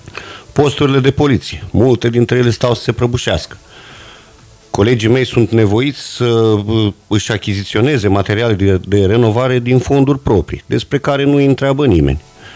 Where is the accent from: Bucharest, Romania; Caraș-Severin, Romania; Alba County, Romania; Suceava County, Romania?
Suceava County, Romania; Suceava; Da, sunt sucevean, sunt din municipiul Suceava